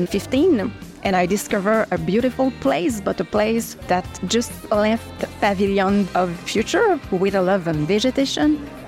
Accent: Quebec, Canada; I am an artist from Quebec

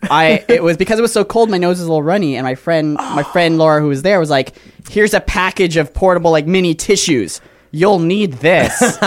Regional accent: Florida, United States; dude, we're from Florida. We don't know.

